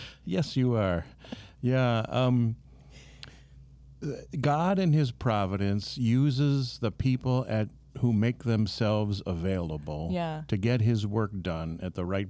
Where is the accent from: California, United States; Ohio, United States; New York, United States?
Ohio, United States; Cleveland; And I'm originally from Cleveland, Ohio.